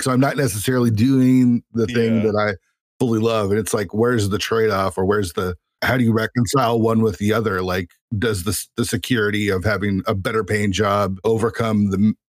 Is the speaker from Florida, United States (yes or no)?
no; Seattle, Washington, United States; You know, I grew up in the 90s in the heart of grunge. You know, I'm from the Seattle area.